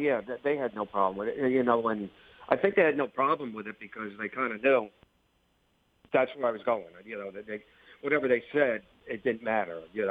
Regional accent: Monticello, New York, United States; now in New Jersey, United States; Yes. I reside in Jersey now, but I'm actually from Monticello, New York. I was born there. I graduated high school there. I started racing there.

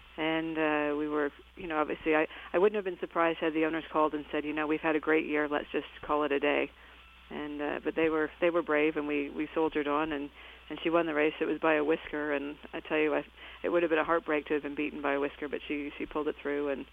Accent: Canada; I grew up on Sampson Farms, which at the time my father was a show horse rider. He was on the Canadian equestrian team.

